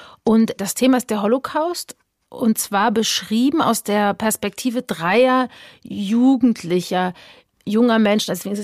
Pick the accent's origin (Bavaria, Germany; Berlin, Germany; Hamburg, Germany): Berlin, Germany; ich bin ja in Ostberlin groß geworden